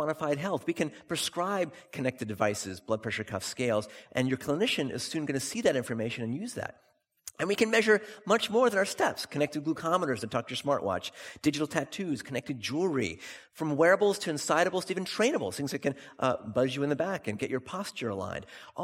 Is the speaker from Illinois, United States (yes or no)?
no; California, United States; also born or lived in London; I was actually born here down the street at Royal Free. But I come from Silicon Valley